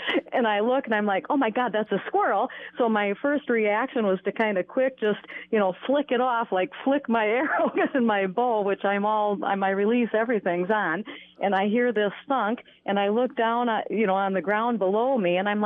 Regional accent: Red Wing, Minnesota, United States; I'm from Red Wing.

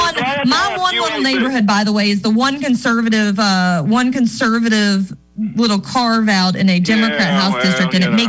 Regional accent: Florida, United States; You stop it. I was raised in Florida.

